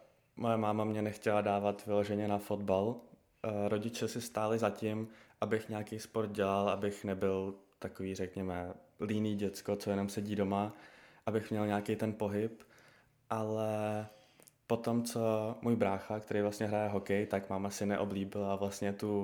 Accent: Prague, Czechia; born there; Jo, já jsem se narodil už tady v Praze.

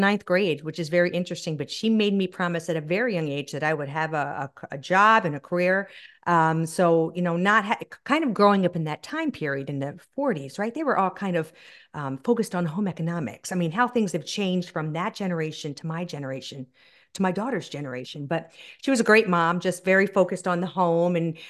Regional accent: Baltimore, Maryland, United States; born there; I was born in Baltimore.

